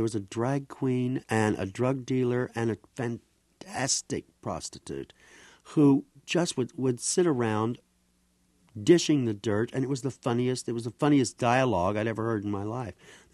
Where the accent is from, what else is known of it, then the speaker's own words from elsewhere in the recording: Lebanon, Missouri, United States; born there; Yeah, I was born in Lebanon.